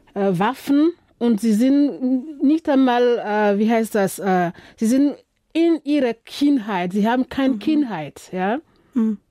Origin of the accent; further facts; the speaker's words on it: Burkina Faso; German is a second language; Ich komme aus Burkina Faso, wo das einzige und größte Festival, panafrikanische Festival, zu Hause ist.